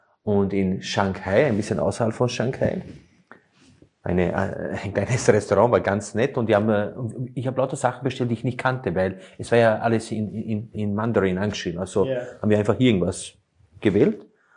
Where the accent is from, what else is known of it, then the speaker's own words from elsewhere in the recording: Slovenia; moved away; ich komme ja ursprünglich aus Slowenien